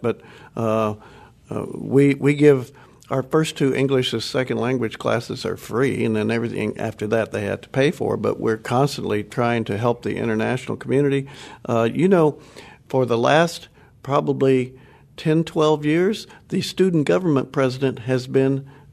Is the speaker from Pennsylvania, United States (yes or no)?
no; Indiana, United States; Well, I grew up in Indiana, so obviously I didn't know anything much about Revolutionary War till I got here.